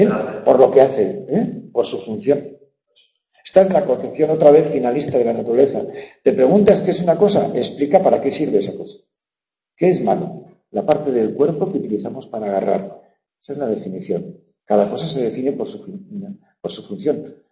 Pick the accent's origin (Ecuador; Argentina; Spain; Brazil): Spain; Pamplona, Navarre; moved away as an adult; now in Madrid, Spain; yo soy de Pamplona, yo en los años 80 vine a Madrid